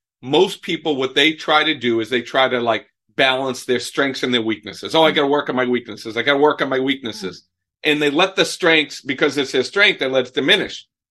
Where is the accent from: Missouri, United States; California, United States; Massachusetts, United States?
Massachusetts, United States; Boston; I'm from Boston. I never was able to shut down my brain.